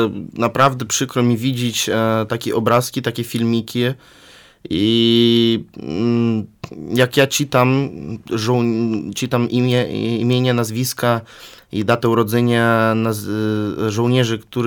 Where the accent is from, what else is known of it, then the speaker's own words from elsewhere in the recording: Russia; Polish is a second language; wstyd mi mówić, że jestem Rosjaninem